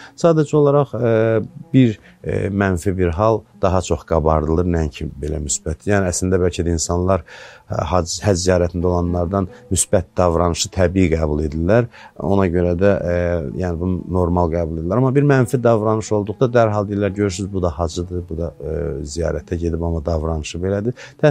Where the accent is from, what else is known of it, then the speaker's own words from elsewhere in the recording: Baku, Azerbaijan; 1974-cü ildə Bakıda anadan olmuşam. Orta məktəbi 189 sayılı məktəbdə oxumuşam, orta təhsilini orada almışam.